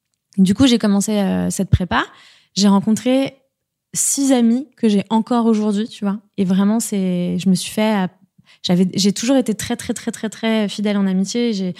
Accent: Enghien-les-Bains, Île-de-France, France; C'est-à-dire, je venais d'Enghien-les-Bains. Enghien, franchement, c'est une banlieue chic, hein, c'est pas le...

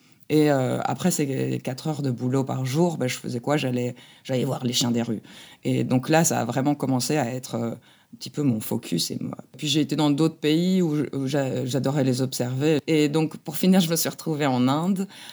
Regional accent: Belgium; Je suis belge et ça n'existe pas la santé communautaire

